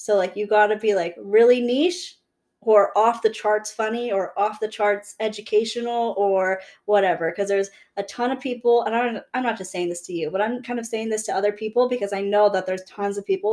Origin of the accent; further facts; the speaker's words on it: Pacific Northwest, United States; Like, I'm a podcaster from the Pacific Northwest.